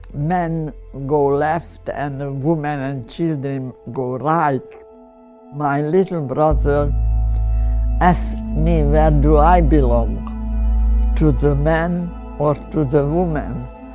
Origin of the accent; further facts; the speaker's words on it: Hungary; born there; English is a second language; I was born in Hungary, 1925.